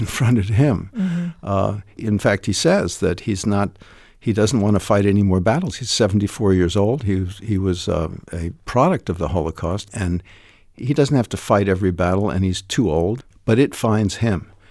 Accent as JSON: {"language": "English", "country": "United States", "said": "I always thought of it as the center of the world, even though I'm an American."}